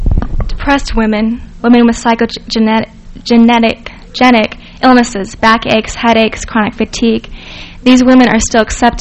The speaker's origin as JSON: {"language": "English", "region": "Utah", "country": "United States", "tie": "born or raised there", "also_born_or_lived": "Gunnison", "said": "Though I was born in Utah, I have no memories of the land, just my basement bedroom"}